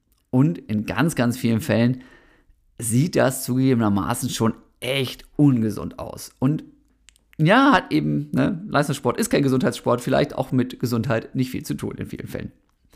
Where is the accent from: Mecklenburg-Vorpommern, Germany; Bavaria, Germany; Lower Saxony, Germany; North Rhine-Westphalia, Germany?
Lower Saxony, Germany; Osnabrück; moved away as an adult; vom beschaulichen Osnabrück, wo ich aufgewachsen bin, nach Bochum gezogen bin